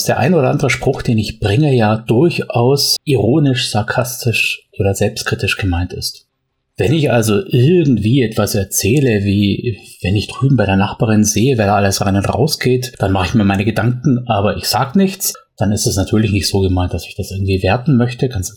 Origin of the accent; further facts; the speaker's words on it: Baden-Württemberg, Germany; Heute gibt's von … Ebbes, wie man bei uns im Schwabenland sagt.